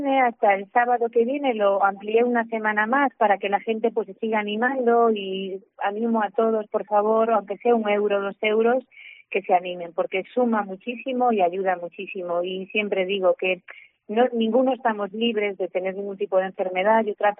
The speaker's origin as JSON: {"language": "Spanish", "region": "Galicia", "country": "Spain", "said": "Yo soy como buena gallega, la lluvia me gusta"}